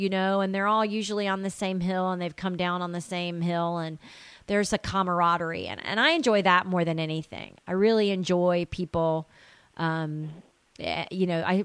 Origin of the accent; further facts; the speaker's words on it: Tennessee, United States; now in Chicago, United States; because I grew up in Tennessee and we didn't have hockey. And so it's not in my blood yet, even though I've lived in Chicago a while.